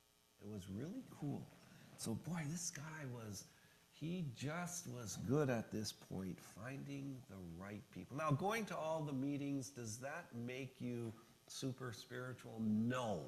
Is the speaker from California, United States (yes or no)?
no; Michigan, United States; I come from the Upper Peninsula of Michigan. It's a great place, right? Right on the Wisconsin border, so we're all Green Bay Packers fans.